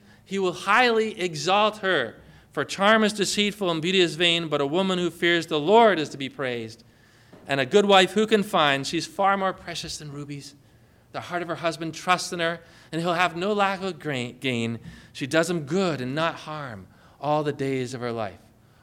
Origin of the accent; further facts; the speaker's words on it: New England, United States; I mean, I'm like from New England, liberal New England.